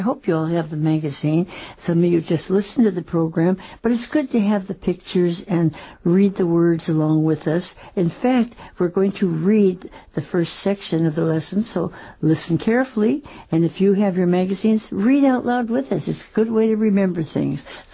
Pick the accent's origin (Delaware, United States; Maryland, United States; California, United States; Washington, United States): Washington, United States; Seattle; And I grew up in Seattle, and we had music in our family and in our lives.